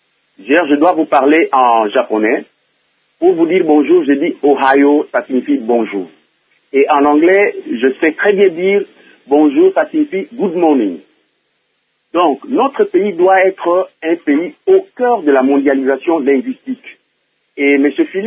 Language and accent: French; Bandundu, DR Congo; Tenez, moi je suis de Bandundu.